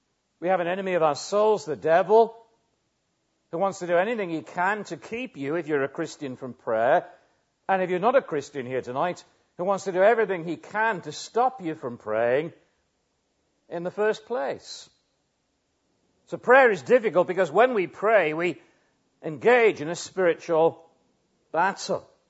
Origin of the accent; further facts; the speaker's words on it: England, United Kingdom; now in Llantrisant, United Kingdom; most English people, of whom I count myself one